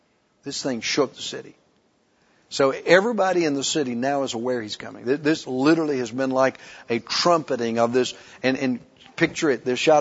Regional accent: Thomasville, North Carolina, United States; I grew up in Thomasville, North Carolina, a small town. We still had a Christmas parade on Thanksgiving weekend.

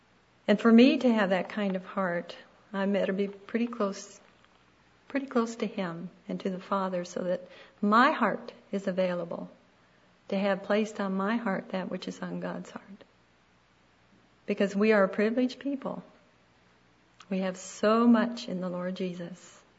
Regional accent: United States; She was from Nicaragua. I was from America, and yet here we met on this boat.

